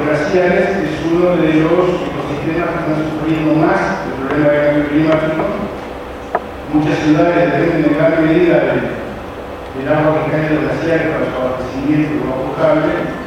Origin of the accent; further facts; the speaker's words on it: Uruguay; yo vengo de Uruguay, es un país que el pico más alto tiene 500 metros.